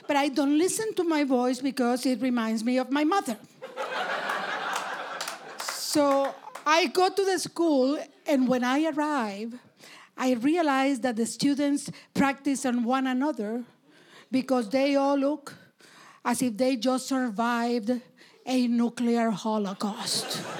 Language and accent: English; Canada; Because Canadians don't want to be considered racist or rude. I'm a Canadian, you know